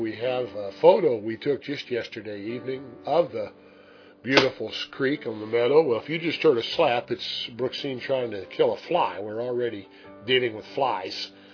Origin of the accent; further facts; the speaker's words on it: Kansas City, Missouri, United States; I actually grew up in the Kansas City area, but often visited that area.